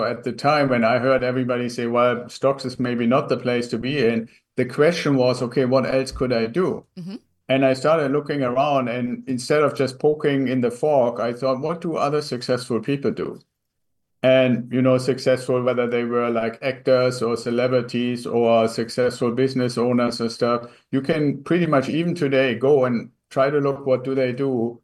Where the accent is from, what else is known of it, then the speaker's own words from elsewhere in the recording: Germany; English is a second language; moved away as an adult; now in United States; I'm originally from Germany, still have a little bit of an accent, I think. Came to the US as part of an exchange with the German US Air Force, and then spent about 6 years with the US Air Force.